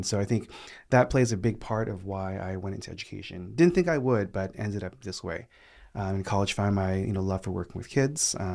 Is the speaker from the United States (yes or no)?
yes; New York City, New York, United States; also born or lived in Philadelphia; So I am originally from the East Coast. I was born in Philadelphia, but raised in New York. And so my K through 12 experience was all in New York City or in Queens.